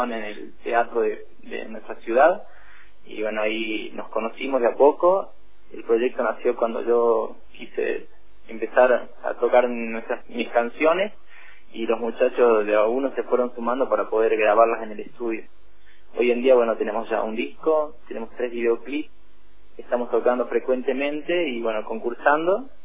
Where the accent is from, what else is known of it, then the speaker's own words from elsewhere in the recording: Perico, Jujuy, Argentina; nosotros somos de Ciudad Perico